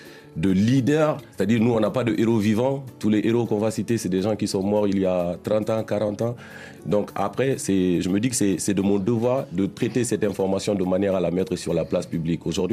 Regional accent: Guinea; Je viens de Guinée, pays de Sékou Touré.

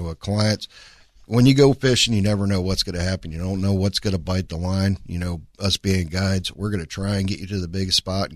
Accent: East Coast, United States; I know growing up on the East Coast was because we had Makos over there.

